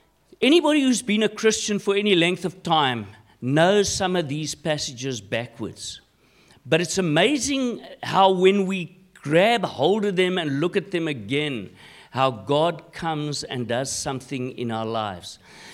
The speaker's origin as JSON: {"language": "English", "town": "Vereeniging", "region": "Gauteng", "country": "South Africa", "tie": "born or raised there", "said": "I grew up in Vereeniging. I still stay in Vereeniging."}